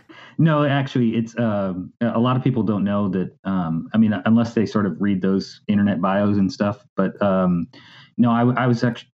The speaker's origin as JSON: {"language": "English", "town": "Montreal", "region": "Quebec", "country": "Canada", "tie": "born or raised there", "said": "a lot of people don't realize because I don't have an accent. But I was born and raised in Montreal, in Quebec, Canada. So the part that most people think of as, you know, that sort of bilingual portion of Canada."}